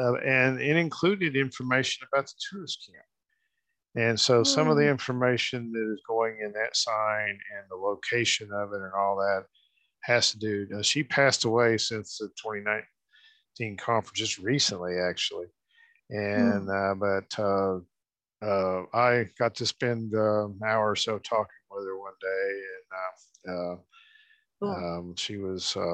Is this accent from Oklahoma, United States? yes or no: yes; Muskogee, Oklahoma, United States; including my hometown here in Muskogee. We actually have an original tourist camp building still here in Muskogee.